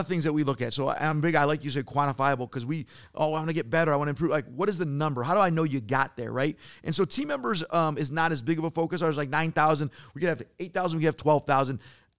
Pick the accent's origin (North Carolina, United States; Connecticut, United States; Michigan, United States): Michigan, United States; Detroit; Of course, I'm from Detroit. I love the Pistons. I love the Lions.